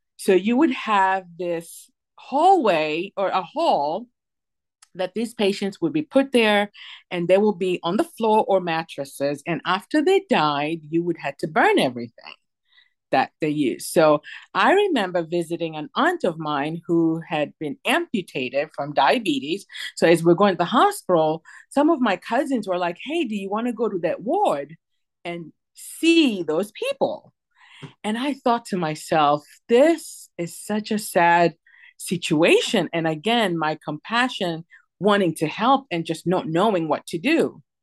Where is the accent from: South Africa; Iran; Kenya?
Kenya; now in United States; I was born and raised in Kenya and moved to the United States in 1997.